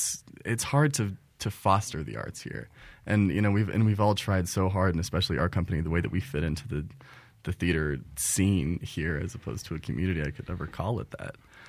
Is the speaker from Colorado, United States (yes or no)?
yes; Grand Junction, Colorado, United States; I grew up in Grand Junction where there's nothing.